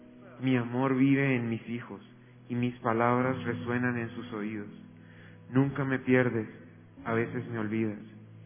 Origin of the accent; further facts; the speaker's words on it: Turbaco, Bolívar, Colombia; Yo soy de Comunidad Turbaco.